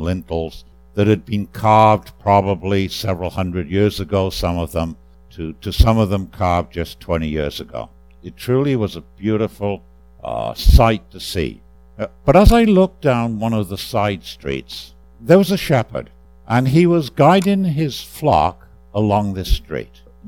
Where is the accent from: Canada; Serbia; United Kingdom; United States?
United Kingdom; Wales; So I grew up in Wales, and we sang a Welsh tune this morning